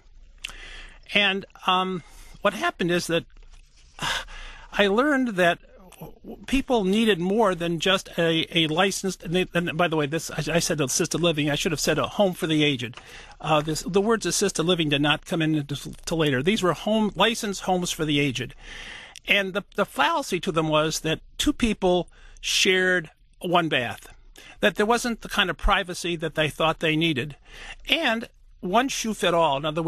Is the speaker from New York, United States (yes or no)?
yes; Rye, New York, United States; I grew up actually in Rye, New York, came to Detroit.